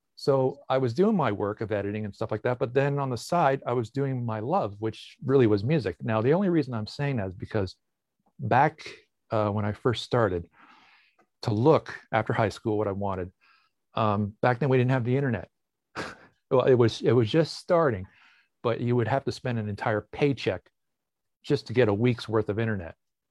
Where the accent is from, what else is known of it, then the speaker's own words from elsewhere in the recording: Windsor, Ontario, Canada; moved away as an adult; also born or lived in London, Canada / Toronto, Canada; Well, as you were mentioning, I was from Windsor and moved to London to go to college and went to Toronto after all the education.